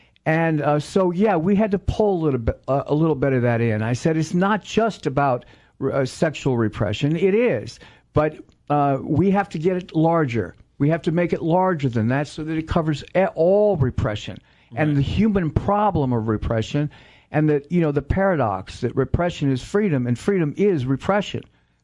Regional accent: Los Angeles, California, United States; you know, I come from Los Angeles originally.

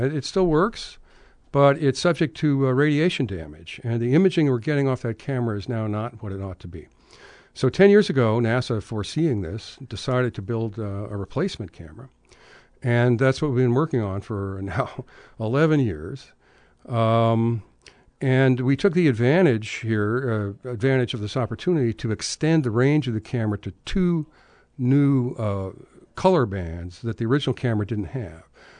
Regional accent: San Francisco, California, United States; born there; Well, I was born in San Francisco

